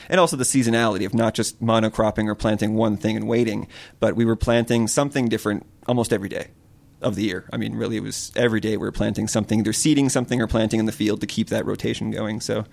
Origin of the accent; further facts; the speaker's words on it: Connecticut, United States; I grew up in a rather rural community. It's sort of, I grew up in Connecticut.